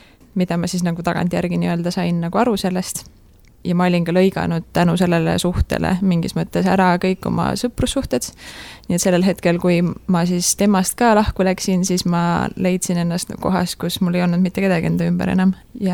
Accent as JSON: {"language": "Estonian", "town": "Rapla", "region": "Rapla County", "country": "Estonia", "said": "Jaa, ma olen pärit Raplast."}